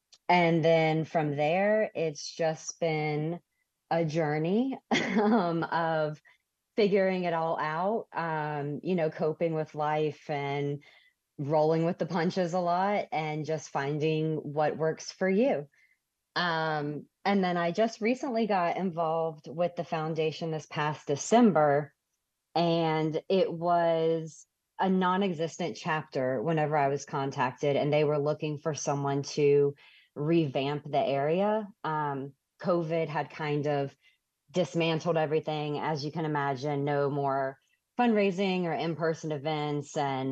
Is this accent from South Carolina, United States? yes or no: yes; Myrtle Beach, South Carolina, United States; Since I grew up in Myrtle Beach and kind of just have stayed in the area since then, I have a lot of connections